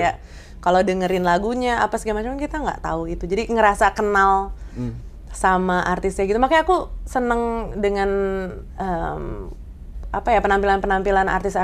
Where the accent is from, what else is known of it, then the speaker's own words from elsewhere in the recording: Jakarta, Indonesia; Gue dari Jakarta ya.